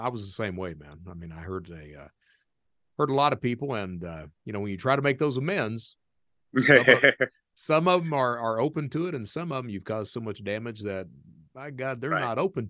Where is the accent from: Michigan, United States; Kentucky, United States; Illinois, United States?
Kentucky, United States; I come from Eastern Kentucky.